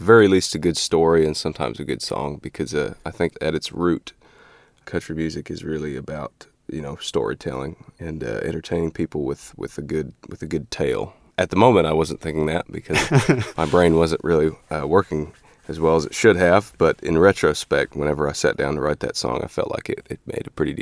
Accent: Western Canada, Canada; I was in my hometown and... I got into some trouble, and I ended up in a public park. And of course, it's, you know, Western Canada in the middle of November, very cold.

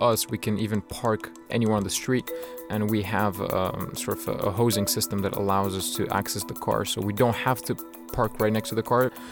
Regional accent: Morocco; also born or lived in Switzerland; now in United States; I grew up in Morocco, a bit in Switzerland, and moved to the US. I lived in New York

